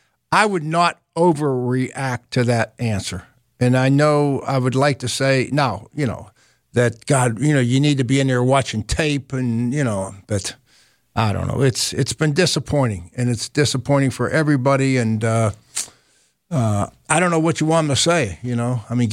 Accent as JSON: {"language": "English", "town": "Baldwin", "region": "Pennsylvania", "country": "United States", "tie": "born or raised there", "said": "I'm trying to be the ambassador to my hometown, Baldwin, PA, or something."}